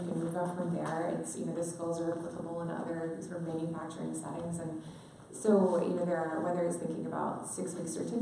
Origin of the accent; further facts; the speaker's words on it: Georgia, United States; so in my home state of Georgia, the most in-demand career right now is welding